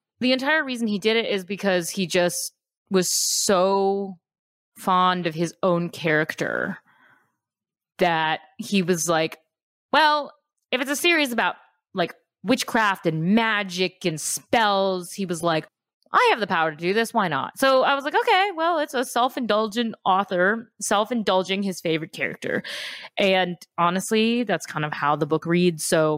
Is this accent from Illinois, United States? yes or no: yes; Chicago, Illinois, United States; Maybe it's just because I come from Chicago